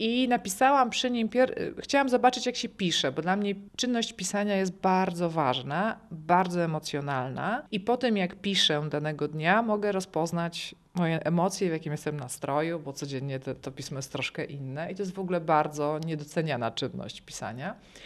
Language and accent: Polish; Częstochowa, Silesian Voivodeship, Poland; now in Gdynia, Poland; pochodzę z miasta, które jest też młodym miastem, tak jak Gdynia i mniej więcej podobnie jakoś tam rozwijającym się